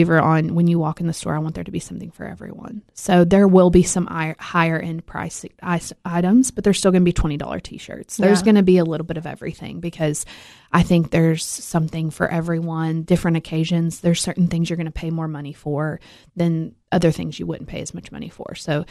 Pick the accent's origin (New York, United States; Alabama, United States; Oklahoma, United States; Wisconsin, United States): Alabama, United States; Allgood; I grew up in Allgood.